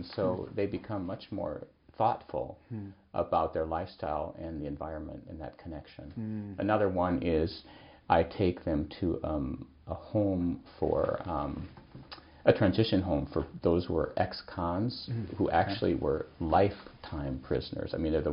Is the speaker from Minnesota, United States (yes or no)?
yes; Minnesota, United States; I grew up in Minnesota. … 's from there.